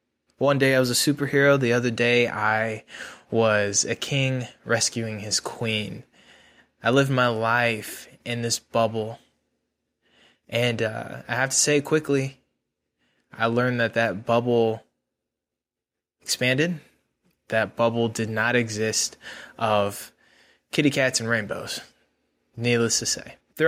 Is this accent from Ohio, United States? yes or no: no; Galesburg, Illinois, United States; also born or lived in Florida; I was born and raised in Galesburg, Illinois. It's a small town kind of close to Chicago. I grew up there for about 7 years of my life before I moved all the way to Florida. And I lived in Florida until I was about 10 years old.